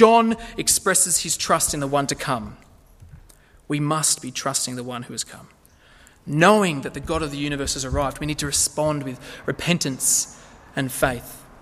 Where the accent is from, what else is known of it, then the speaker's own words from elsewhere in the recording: Lithgow, New South Wales, Australia; I'm from Lithgow, and even my mates couldn't deal with this guy.